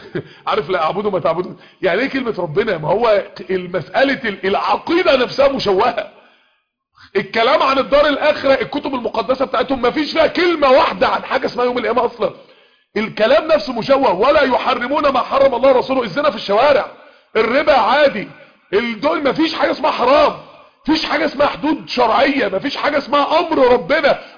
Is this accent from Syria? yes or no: no; United States; صح انا امريكي بس انا راجل مسلم